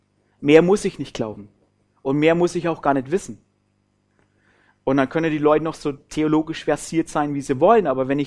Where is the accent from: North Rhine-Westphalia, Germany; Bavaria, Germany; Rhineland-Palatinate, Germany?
Bavaria, Germany; accent: Franconian; Wir kommen ursprünglich nicht aus Deutschland, sondern aus Oberfranken. Für diejenigen, die sagen, oh, der schwätzt aber auch kein Deutsch, gell? So, also wir sprechen tatsächlich nicht Deutsch, wir sprechen Fränkisch.